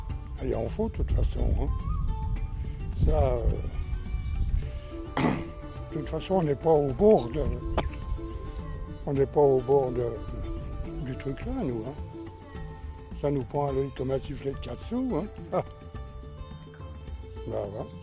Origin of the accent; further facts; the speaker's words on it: Blainville, Grand Est, France; Non, non, on est de Blainville.